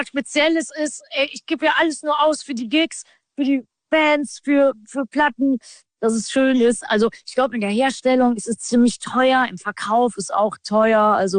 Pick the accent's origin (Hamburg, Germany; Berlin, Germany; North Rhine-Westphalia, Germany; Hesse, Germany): North Rhine-Westphalia, Germany; Düsseldorf; am Samstag in meiner alten Heimat Düsseldorf